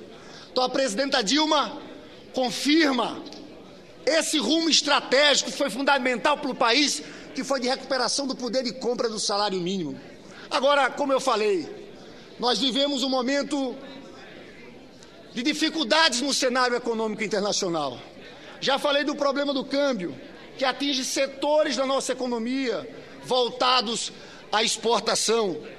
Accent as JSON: {"language": "Portuguese", "region": "Northeast Region", "country": "Brazil", "said": "Eu sou senador pelo Rio de Janeiro, mas sou nordestino."}